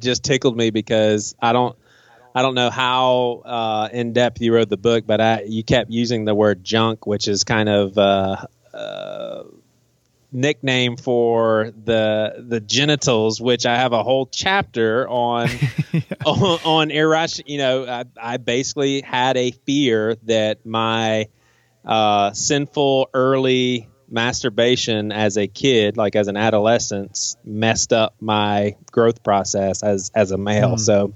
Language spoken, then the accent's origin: English; Charleston, South Carolina, United States; Charleston, man. Charleston, South Carolina.